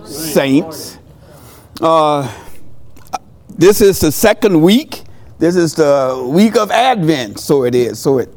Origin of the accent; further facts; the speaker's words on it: Florida, United States; I grew up in South Florida. There is no snow in South Florida.